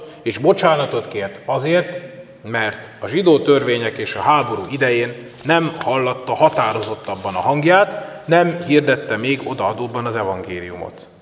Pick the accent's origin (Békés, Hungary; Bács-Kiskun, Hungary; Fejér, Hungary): Békés, Hungary; de például ahol én felnőttem, Békés megyében, ott mesélték az idősebb kollégák